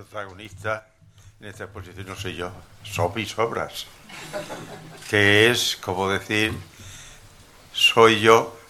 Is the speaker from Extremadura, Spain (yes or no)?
yes; Monesterio, Extremadura, Spain; la subvención que me dio el Ayuntamiento de Monesterio, ¿cómo no voy a querer yo a mi pueblo?